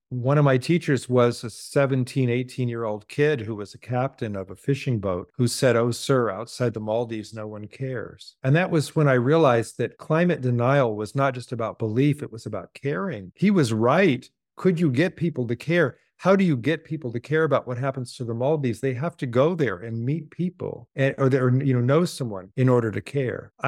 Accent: Portland, Oregon, United States; so I grew up in Portland, Oregon, where it's mostly cloudy all the time.

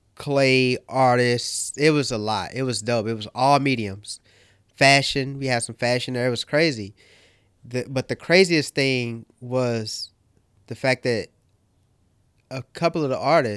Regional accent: St. Louis, Missouri, United States; So I curated an art show back home in St. Louis, where I'm originally from. I'm from St. Louis, Missouri.

